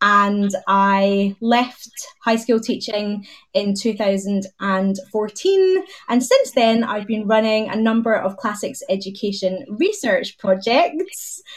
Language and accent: English; Glasgow, Scotland, United Kingdom; accent: Scottish; So people can probably hear from my accent that I am Scottish. I am from Glasgow in the west of Scotland.